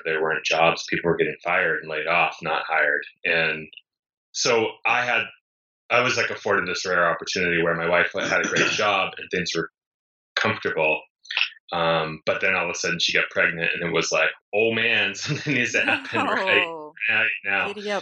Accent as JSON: {"language": "English", "region": "East Coast", "country": "United States", "tie": "born or raised there", "said": "I grew up in the East Coast where it snowed a lot."}